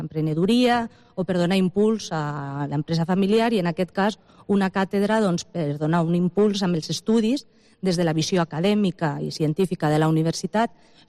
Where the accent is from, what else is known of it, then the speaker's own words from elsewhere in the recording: Lleida, Catalonia, Spain; és l'element de la ciutat i el meu símbol d'identitat, no?, com a lleidatana.